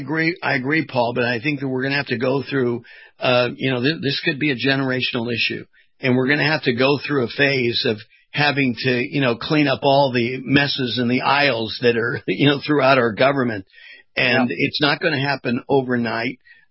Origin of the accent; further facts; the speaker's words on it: United States; we're excited about being an American, that we're serving not only our own interests, but the world interests